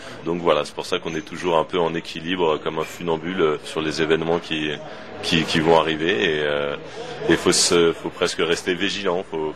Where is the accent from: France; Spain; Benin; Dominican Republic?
France; Saint-Denis, Île-de-France; now in Paris, France; Non, j'ai déménagé cet été. Je suis un tout nouveau Parisien. J'ai l'impression d'être un peu en vacances ou alors d'être un immigré à Paris. Enfin, je me sens encore très banlieusard.